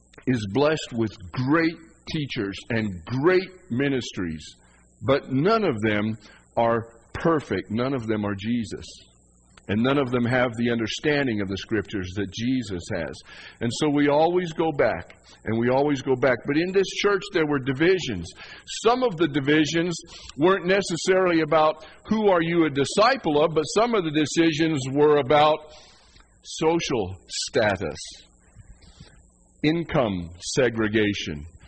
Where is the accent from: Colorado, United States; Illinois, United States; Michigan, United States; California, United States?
Colorado, United States; Leadville; That's what I grew up in Leadville, and yet there's a First Baptist Delta, there's a First Baptist Cedar Ridge.